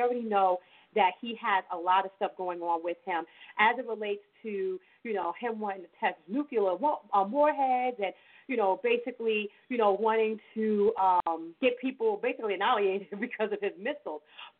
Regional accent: New York, United States; I know I'm from New York and whatnot

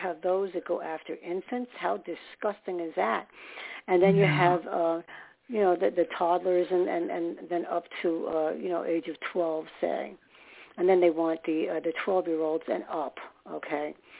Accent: New York, United States; born there; I was born in New York, so I was comfortable in the city. I'm more of a city person.

